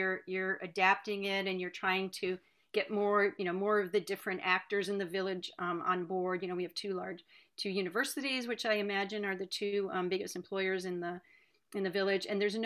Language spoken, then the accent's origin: English; New England, United States; I'm from New England, and the towns around where I grew up are, you know, as they are on the other coast in California